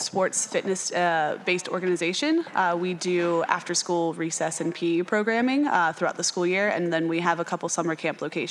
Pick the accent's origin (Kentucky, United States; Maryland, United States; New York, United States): Maryland, United States; movement into the schools that don't have those massive field space like other schools where I was when I grew up in Maryland.